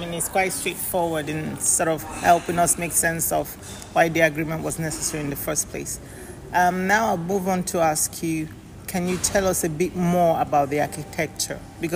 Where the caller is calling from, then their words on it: Dar es Salaam, Tanzania; I'm recording from Dar es Salaam in Tanzania.